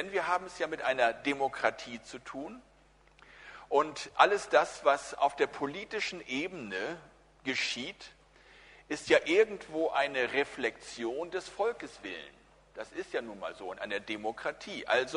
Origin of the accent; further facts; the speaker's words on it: Germany; Und ich sage das ganz bewusst auch als Deutscher. Ich bin zwar nach dem Krieg geboren